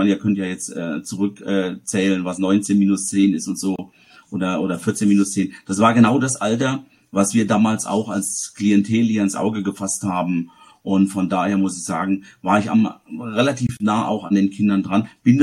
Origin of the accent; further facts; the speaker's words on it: Saarland, Germany; now in Schweinfurt, Germany; werde dieses Jahr sogar 55, bin gebürtiger, und das wird man auch irgendwann hören, oder jetzt schon, Saarländer. Ich habe das, ich kann es nicht verstecken, aber ich bin auch kein Franke, ich kann das mit dem Dialekt mir nicht aneignen und will das auch gar nicht. Ich bin seit 1998 in Schweinfurt